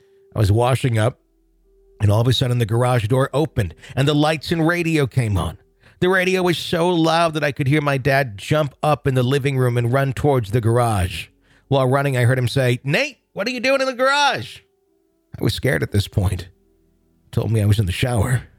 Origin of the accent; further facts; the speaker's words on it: Indiana, United States; I'll start off by saying that the town I was growing up in Indiana was a good one.